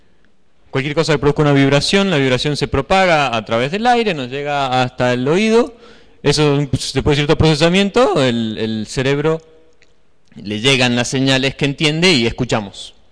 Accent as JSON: {"language": "Spanish", "region": "Mendoza", "country": "Argentina", "said": "vengo de Mendoza"}